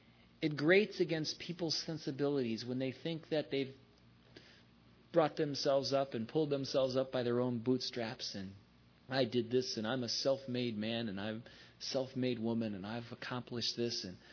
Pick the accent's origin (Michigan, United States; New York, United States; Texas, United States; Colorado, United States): Michigan, United States; When I contact some of my old friends back in, you know, my home state, Michigan, to see where a lot of them are